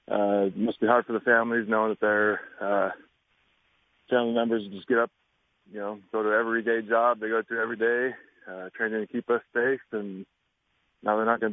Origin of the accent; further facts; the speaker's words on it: Wichita, Kansas, United States; born there; when I was born in Wichita, Kansas.